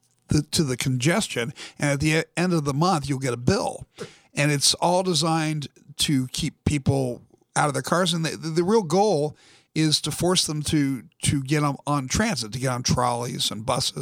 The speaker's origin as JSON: {"language": "English", "region": "California", "country": "United States", "tie": "born there"}